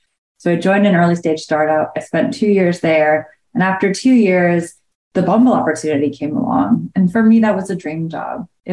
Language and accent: English; New Jersey, United States; I grew up in New Jersey.